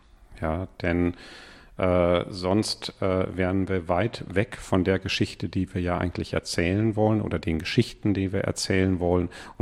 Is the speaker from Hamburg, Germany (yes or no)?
yes; Hamburg, Germany; Ja, viele Schiffe, die wir auch als Hamburger kennen, sind dort entstanden